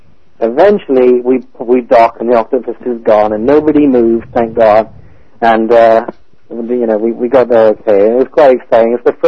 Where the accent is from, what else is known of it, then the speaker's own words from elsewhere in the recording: England, United Kingdom; I'm from England.